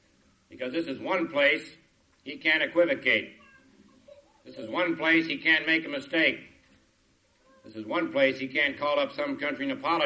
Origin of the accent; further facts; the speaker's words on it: Kansas, United States; I'm from Kansas, and President Ford's from Michigan.